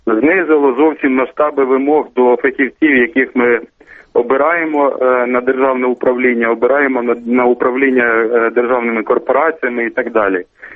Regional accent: Kryvyi Rih, Dnipropetrovsk Oblast, Ukraine; я сам родом з Кривого Рогу. 107-ма середня школа міста Кривий Ріг

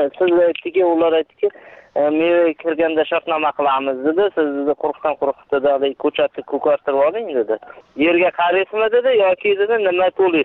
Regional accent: Beshariq, Fergana Region, Uzbekistan; born there; Farg'ona viloyati Beshariq tumani Rabbon qishlog'i Yaqo'rg'onda tug'ilganman.

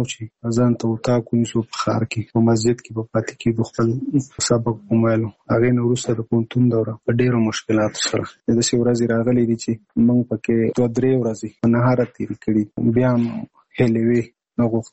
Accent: Nangarhar, Afghanistan; now in Kabul, Afghanistan; زموږ کور په ننګرهار کې دی، زه په کابل کې یم.

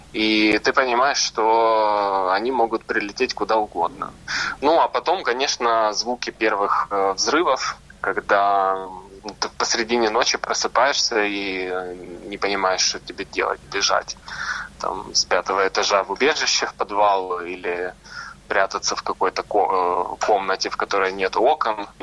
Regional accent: Kharkiv, Kharkiv Oblast, Ukraine; now in Kyiv, Ukraine; Я сам из Харькова. Просто там уже несколько лет не живу. Переехал в Киев какое-то время.

